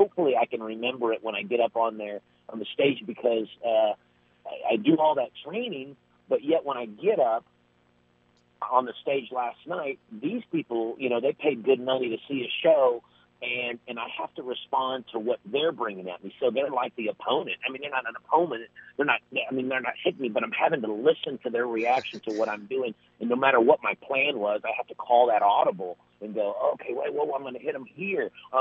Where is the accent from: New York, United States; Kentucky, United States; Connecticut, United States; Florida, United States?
Kentucky, United States; Louisville; my hometown, Louisville, Kentucky